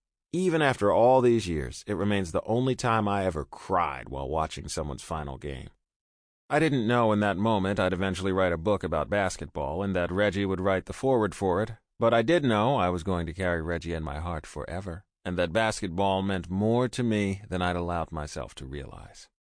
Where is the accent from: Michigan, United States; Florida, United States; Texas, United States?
Texas, United States; San Antonio; I grew up in San Antonio